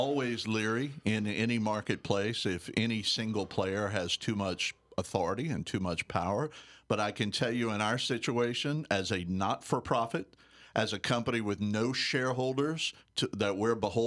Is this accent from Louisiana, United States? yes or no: yes; Morgan City, Louisiana, United States; I'm a native. I was born in Morgan City, God help me, and I'm still moving forward here in Louisiana, and I love this state